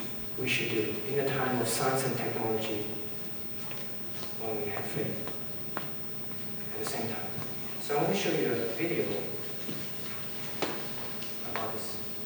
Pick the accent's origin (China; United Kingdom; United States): China; English is a second language; moved away; my story growing up in China, suffering through poverty and deprivation of all opportunity at a young age, and coming to this country appreciating the opportunity to study.